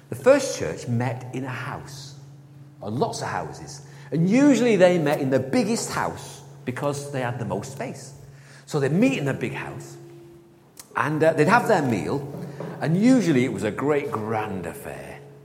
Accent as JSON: {"language": "English", "town": "Manchester", "region": "North West England", "country": "United Kingdom", "tie": "born or raised there", "said": "I grew up in Manchester. It's a lovely place."}